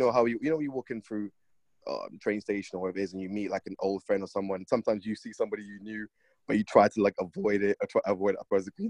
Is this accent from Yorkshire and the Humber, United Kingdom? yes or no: no; London, United Kingdom; I grew up in London.